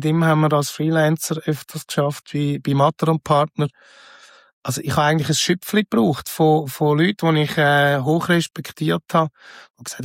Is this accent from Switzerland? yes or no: yes; Zurich, Switzerland; Und sonst ich mich immer als Schweizer gefühlt und bin auch immer so behandelt worden.